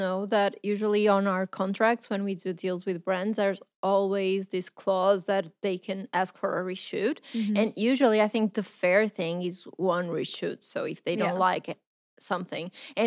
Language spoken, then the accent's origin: English; Portugal; Because a lot of people don't even know we are from Portugal.